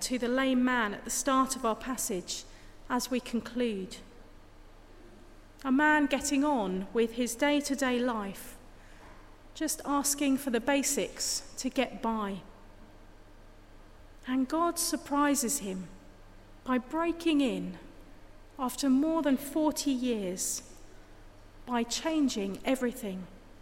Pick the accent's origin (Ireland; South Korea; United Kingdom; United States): United Kingdom; East of England; I grew up in the Suffolk countryside